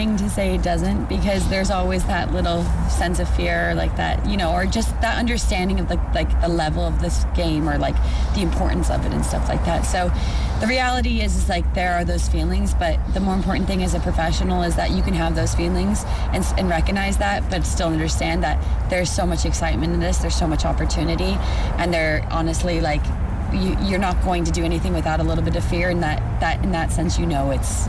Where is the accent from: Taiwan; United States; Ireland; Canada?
Ireland; I think us as Ireland, like, we always want to be difficult to beat. And I mean, we're Irish